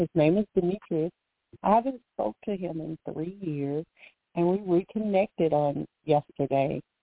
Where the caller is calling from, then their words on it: Alabama, United States; Hi, and I'm calling from Alabama.